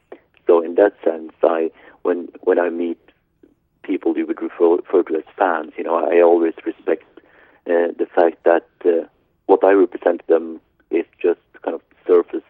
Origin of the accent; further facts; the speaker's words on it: Norway; English is a second language; Living in my hometown of Norway, I think that gives me a very healthy perspective on all this.